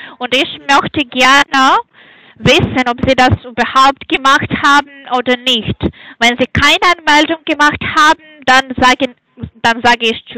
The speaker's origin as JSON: {"language": "German", "country": "Hungary", "second_language": "German", "said": "Ich komme aus Ungarn."}